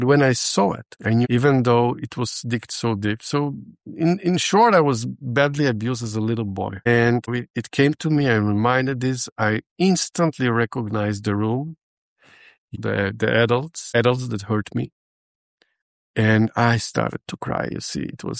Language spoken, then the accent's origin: English; Poland; now in Switzerland; I come from Poland, living in Switzerland, business person, lawyer.